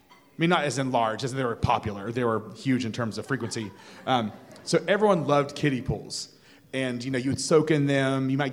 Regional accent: Tennessee, United States; I grew up in East Tennessee, and it was a very rural place where I grew up.

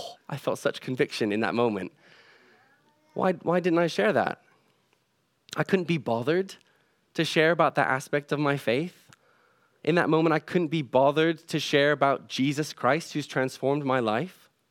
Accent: Macau; accent: North American; I said, well, I sound like I'm from North America, but I'm from Macau. My parents were teachers there. They taught English.

